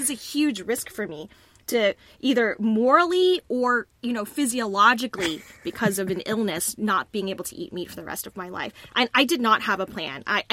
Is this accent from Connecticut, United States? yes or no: no; Texas, United States; I'm a Texan. I'm Vietnamese.